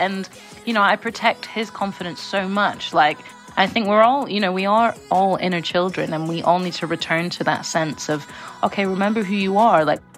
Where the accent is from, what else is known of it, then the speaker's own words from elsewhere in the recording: Scotland, United Kingdom; my father's from Zambia, my mom's from England. I grew up in Scotland